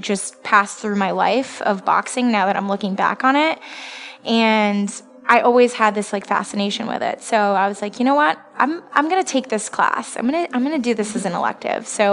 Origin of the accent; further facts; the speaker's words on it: Vermont, United States; I grew up in Vermont, so it's fairly common up there to be ice skating and skiing and snowboarding and all that.